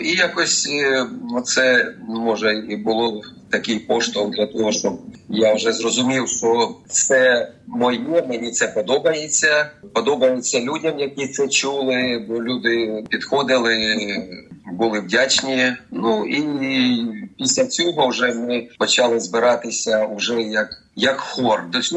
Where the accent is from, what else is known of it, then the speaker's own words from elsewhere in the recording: Kharkiv, Kharkiv Oblast, Ukraine; now in Australia; сам я із Харкова. Навчався, закінчив Харківську консерваторію.